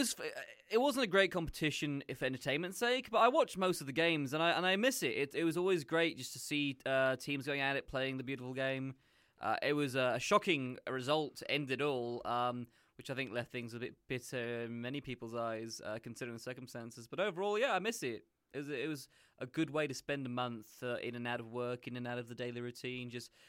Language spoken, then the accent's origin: English; England, United Kingdom; as an Englishman